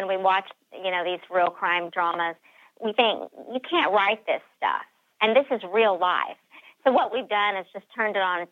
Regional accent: the South, United States; I'm related to these kind of people. I grew up in the South.

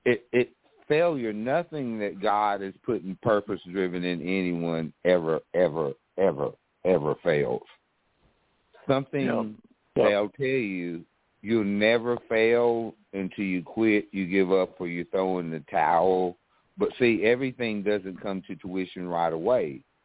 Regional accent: the South, United States; see, we came from the South, we say ain't

